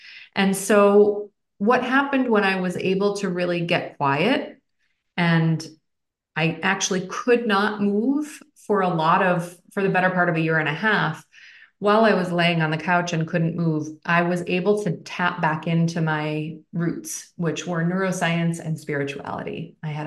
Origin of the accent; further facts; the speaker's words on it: New York, United States; I am from New York. The subway is second nature to me.